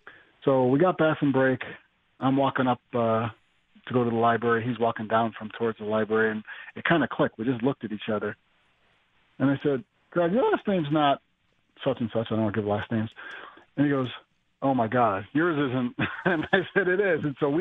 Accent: Buffalo, New York, United States; I'm from Buffalo.

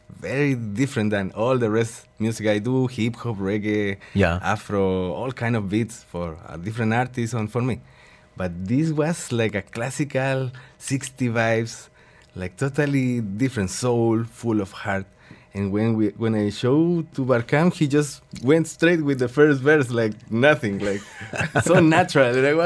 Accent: Chile; English is a second language; Yeah, I was raised in Chile.

